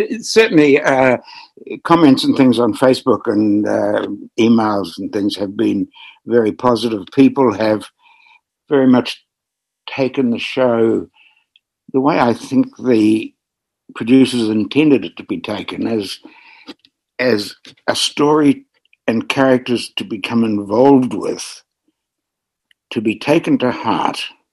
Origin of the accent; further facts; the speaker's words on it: New Zealand; accent: Kiwi; And I had to get rid of it very determinedly and re-find my Kiwi accent in order to get work.